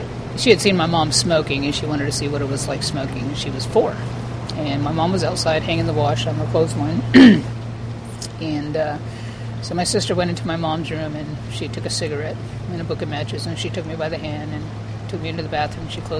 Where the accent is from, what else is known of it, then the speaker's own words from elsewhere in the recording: New Mexico, United States; I'm 45 years old, and I'm originally from New Mexico in the Four Corners area. So I was born in 1970, May 25th.